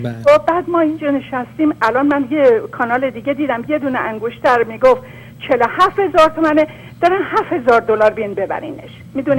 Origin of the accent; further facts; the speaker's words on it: Iran; ما همه ایرانی هستیم.